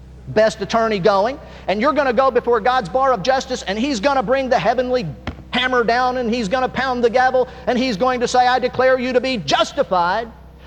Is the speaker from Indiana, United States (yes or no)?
yes; Indiana, United States; I'm from Indiana, but that's the way it works where I'm from.